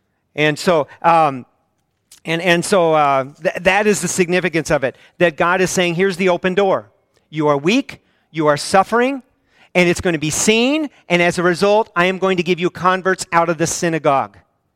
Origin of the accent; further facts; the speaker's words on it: Missouri, United States; born there; And I was born in Missouri, and I'm like, finish the sentence.